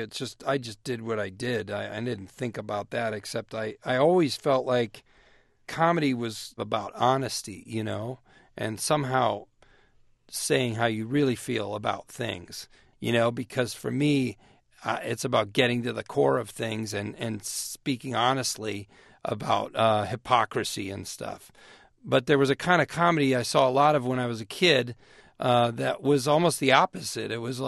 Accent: Naperville, Illinois, United States; Well, I am from Naperville, Illinois, and from a family of seven kids, and they're a funny group of people.

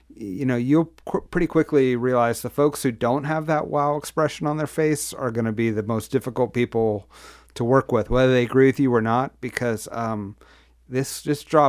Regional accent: Santa Cruz, California, United States; Okay. So, and I grew up in Santa Cruz.

